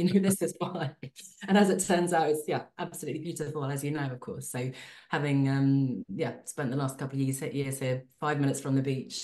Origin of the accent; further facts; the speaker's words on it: Surrey, South East England, United Kingdom; also born or lived in Switzerland; now in Poole, United Kingdom; I grew up in Surrey, and my parents are Swedish. I lived in Switzerland for 10 years. I then, as I said, did the nomad thing, came back to London.